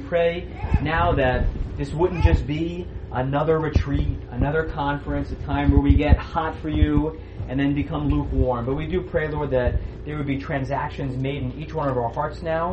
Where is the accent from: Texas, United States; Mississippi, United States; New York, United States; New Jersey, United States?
New York, United States; New York City; I would agree, like, even though I grew up in New York, I wouldn't still be in New York but for the fact that we had fellowship together.